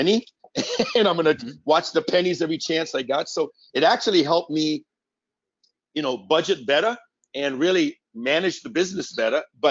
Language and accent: English; Trinidad & Tobago; Well, I was born in Trinidad.